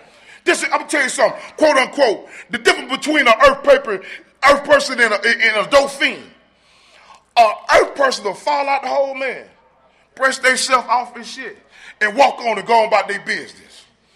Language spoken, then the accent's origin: English; Atlanta, Georgia, United States; I'm from Atlanta, right?